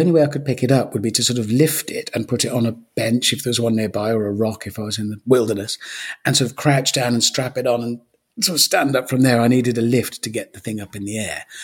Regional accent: Birmingham, West Midlands, United Kingdom; when I was a kid growing up in Birmingham

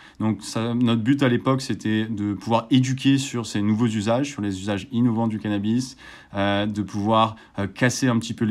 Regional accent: Marseille, Provence-Alpes-Côte d'Azur, France; j'ai grandi à Marseille

